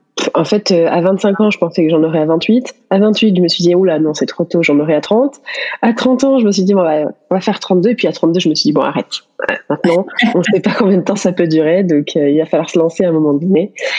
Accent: France; moved away as an adult; Oui, on est français tous les deux.

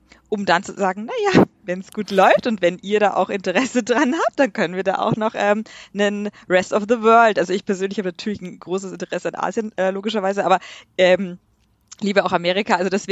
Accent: Regensburg, Bavaria, Germany; now in Munich, Germany; ich bin 33 Jahre alt, ich lebe in München, komme aber aus dem schönen Regensburg

